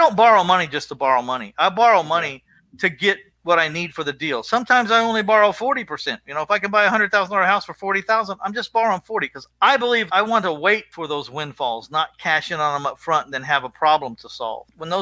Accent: Texas, United States; We're from Texas.

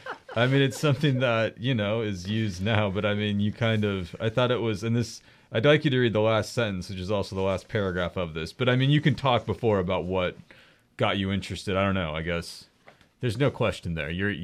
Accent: Reno, Nevada, United States; Well, so I grew up in Reno, Nevada, and I was really into

